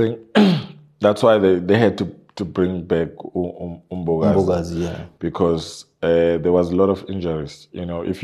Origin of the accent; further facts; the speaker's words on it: South Africa; But it helped us as South African, the national team as well, to do well, you know.